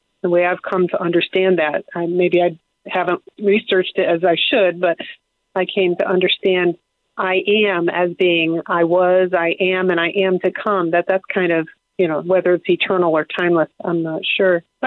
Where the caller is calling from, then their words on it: Connecticut, United States; I'm calling from Connecticut.